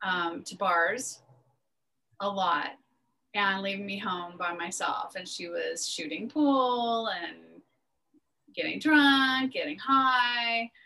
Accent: Albuquerque, New Mexico, United States; born there; I was born in Albuquerque, New Mexico.

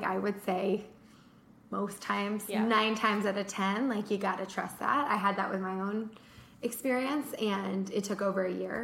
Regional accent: Malibu, California, United States; I grew up in Malibu

